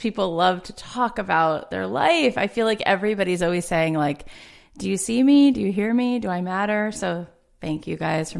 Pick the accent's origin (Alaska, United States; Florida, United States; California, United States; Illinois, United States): Florida, United States; I grew up in South Florida, in a suburb, and it was like not very, there was no like counterculture.